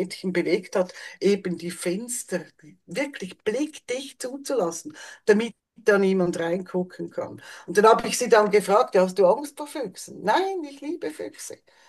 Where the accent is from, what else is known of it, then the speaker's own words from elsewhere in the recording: Switzerland; Es gab in den 90er Jahren bei uns in der Schweiz, es war ein Pingu-Hype.